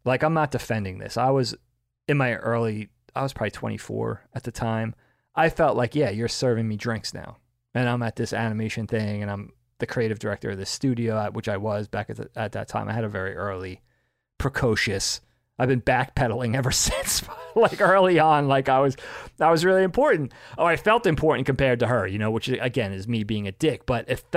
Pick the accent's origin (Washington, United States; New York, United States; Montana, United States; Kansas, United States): New York, United States; And I was like, oh, that's crazy. I'm from Long Island.